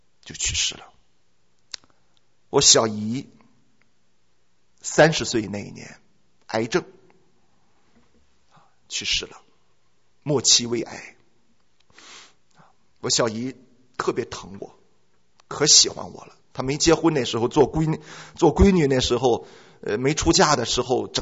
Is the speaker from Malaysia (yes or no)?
no; Shandong, China; 我从小跟我奶奶睡一铺大炕，你知道我们山东人是睡火炕的啊